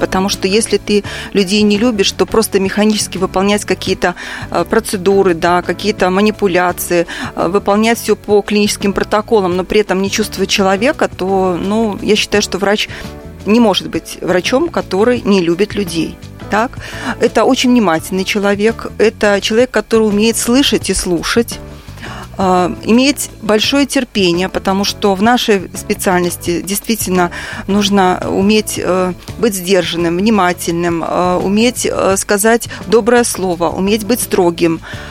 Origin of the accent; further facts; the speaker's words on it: Kirovsk, Mogilev Region, Belarus; born there; Родилась я в Кировске, Могилевской области.